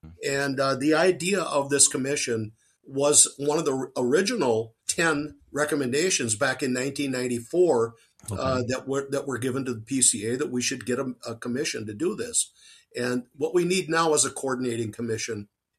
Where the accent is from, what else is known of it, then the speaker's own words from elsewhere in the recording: Grand Rapids, Minnesota, United States; originally I grew up on the Mississippi River at Grand Rapids, Minnesota.